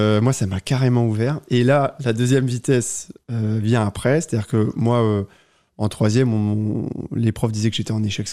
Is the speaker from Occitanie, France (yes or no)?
no; Normandy, France; Oui, je suis normand. Mais non, je suis normand